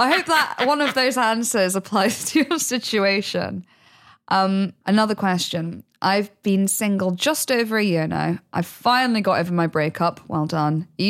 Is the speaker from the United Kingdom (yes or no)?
yes; Midlands, United Kingdom; when I grew up in the Midlands, there was kind of a similar thing.